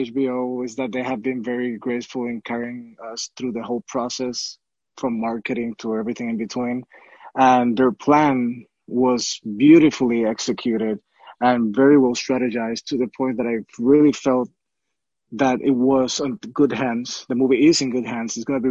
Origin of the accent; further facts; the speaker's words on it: Puerto Rico; the way that I grew up and life in Puerto Rico.